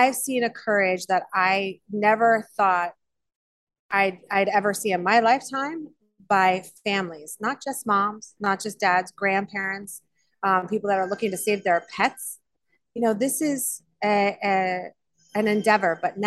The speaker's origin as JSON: {"language": "English", "region": "New Jersey", "country": "United States", "lives_now": "Florida, United States", "said": "I am originally from New Jersey. I'm in the beautiful sunny state of Florida now. My family and I have relocated."}